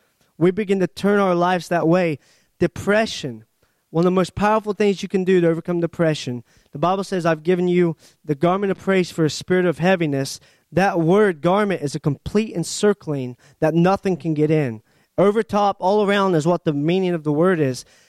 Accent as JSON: {"language": "English", "region": "Ohio", "country": "United States", "said": "I said, I don't know you. I'm from Ohio."}